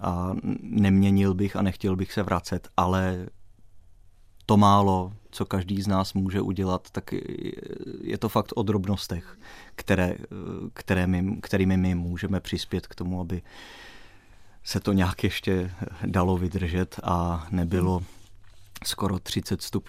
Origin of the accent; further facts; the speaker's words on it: Strakonice, South Bohemian Region, Czechia; also born or lived in Zlín; já jsem se narodil ve Zlíně, ale žil jsem tam jenom jeden, ten první rok svého života a potom jsme se přestěhovali do Strakonic.